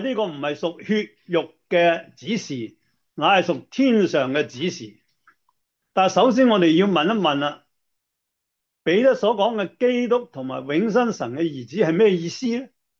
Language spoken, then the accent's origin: Cantonese; China; 所以我哋中国人所谓天子咁样啦